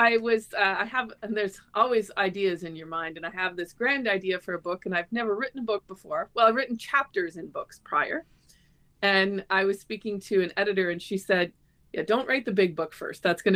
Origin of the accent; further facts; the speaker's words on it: Cochrane, Ontario, Canada; now in Porcupine, Canada; Yep, I'm born and raised in Cochrane in the same house my father was raised in.